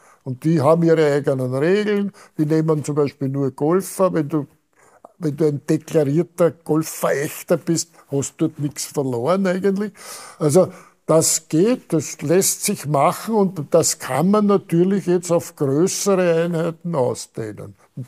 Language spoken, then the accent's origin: German; Vienna, Austria; weil ich komme ja aus Wien, aus dem zweiten Bezirk